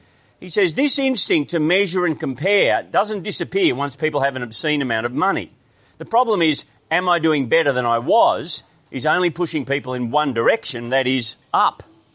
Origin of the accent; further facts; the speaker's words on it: Grafton, New South Wales, Australia; when I grew up in Grafton in the bush 50 years ago